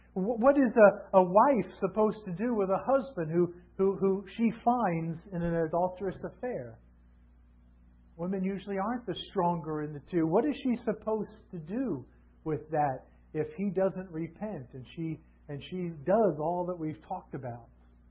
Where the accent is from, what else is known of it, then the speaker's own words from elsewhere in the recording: Fort Myers, Florida, United States; I'm from Fort Myers, Florida. That's where I was born and raised.